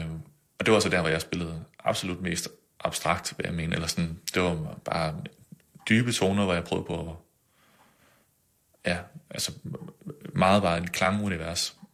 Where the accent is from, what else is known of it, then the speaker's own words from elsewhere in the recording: West Jutland, Denmark; Så jeg tog faktisk hjem og bare gik lange ture i Vestjylland, hvor jeg kommer fra